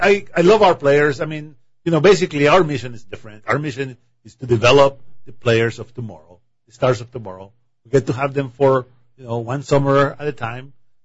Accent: Colombia; mostly local teams where I was growing up in Colombia, actually.

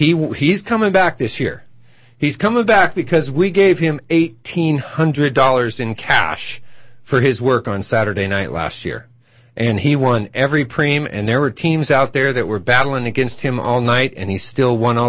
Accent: Waterville, Washington, United States; My hometown, Waterville, Washington, class of 1980.

